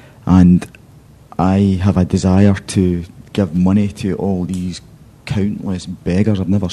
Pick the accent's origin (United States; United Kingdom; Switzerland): United Kingdom; Scotland; I'm visiting from Scotland.